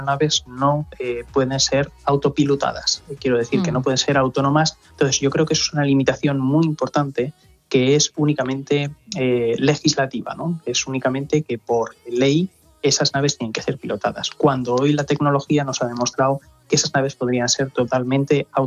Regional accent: Zaragoza, Aragon, Spain; Entonces, yo soy maño

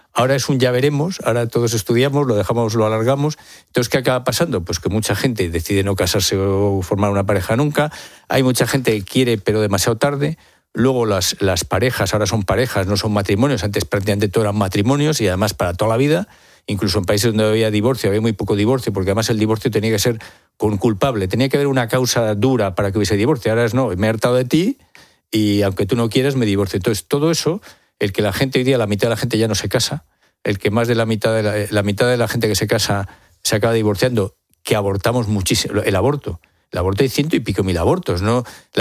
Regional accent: Asturias, Spain; born there; Yo soy asturiano de nacimiento. Mira, cuando yo nací en Asturias, yo nací en 1960.

